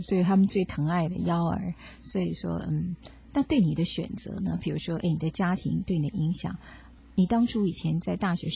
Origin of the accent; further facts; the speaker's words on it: China; 可是我们知道，我们中国人呢，传统家庭是比较保守一点的